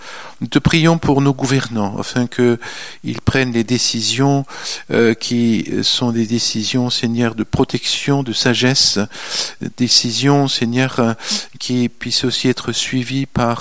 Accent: France; De la même manière qu'aujourd'hui, chez nous en France, c'est la déesse raison à laquelle la France a été consacrée

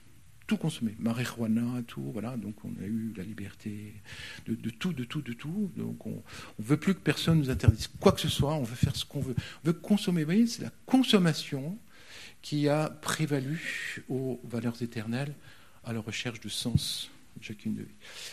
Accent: France; Ici, c'est le, chez nous en France, c'est le propitiatoire.

